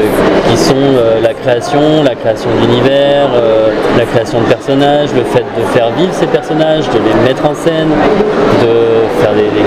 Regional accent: Paris, Île-de-France, France; parce que je suis parisien moi

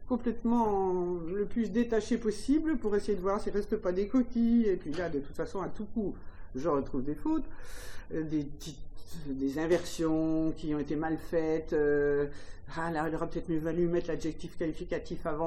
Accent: Meursault, Bourgogne-Franche-Comté, France; born there; now in Juliénas, France; Moi, je suis née à Meursault, mon père était de Nuit-Saint-Georges, j'ai été professeur à Beaune, à Gevrey-Chambertin, j'ai fini ma carrière à Mâcon et j'habite à Julienas

